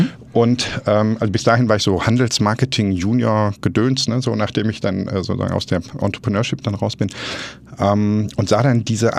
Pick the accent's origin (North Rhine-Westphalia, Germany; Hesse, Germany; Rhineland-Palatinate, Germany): North Rhine-Westphalia, Germany; Essen; Ich bin dann hier in Deutschland geboren, mit zahlreichen Geschwistern aufgewachsen im Ruhrgebiet, komme gebürtig aus Essen.